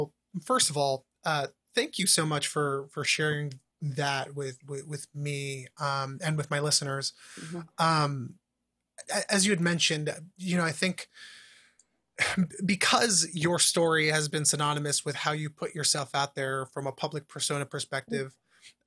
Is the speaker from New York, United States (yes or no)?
yes; New York City, New York, United States; And I grew up here in New York City in the South Bronx.